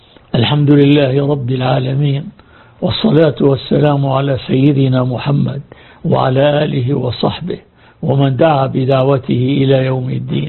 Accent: Damascus, Damascus Governorate, Syria; أنا نشأت في مدينة دمشق في حي الميدان، وهذا الحي مشهور بتدين أهله والتزامهم بأحكام الإسلام.

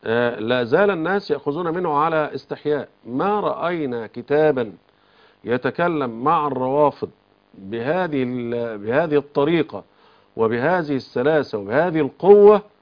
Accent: Egypt; في بلدنا مصر

